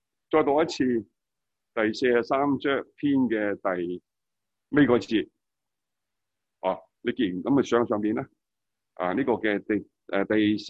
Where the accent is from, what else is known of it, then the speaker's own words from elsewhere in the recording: Hong Kong; 我哋香港人过去呢5年啦